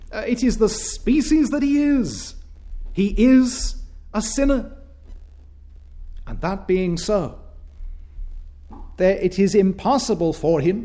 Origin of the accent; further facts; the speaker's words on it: United Kingdom; if I wished to change my ethnicity, to change my DNA, to cease being British, let us say, and be German